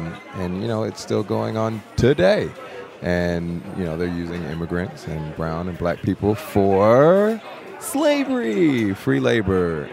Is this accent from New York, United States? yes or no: no; Sugar Land, Texas, United States; this morning they found 100 bodies in Sugar Land, Texas, my hometown, which was not a proud moment for me.